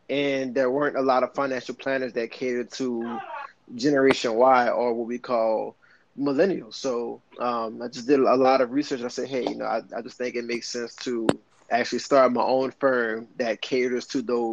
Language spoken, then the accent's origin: English; New Orleans, Louisiana, United States; also born or lived in Hammond, Louisiana; I had just finished undergrad at Southeastern Louisiana University. So I'm originally from New Orleans.